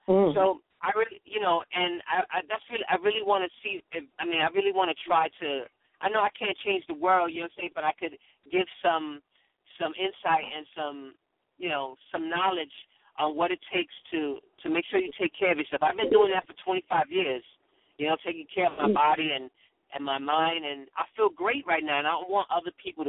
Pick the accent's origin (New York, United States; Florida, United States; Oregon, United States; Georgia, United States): New York, United States; Bronx; We're from the Bronx, New York, and, you know, people don't realize, man, the Bronx is tough, you know what I'm saying?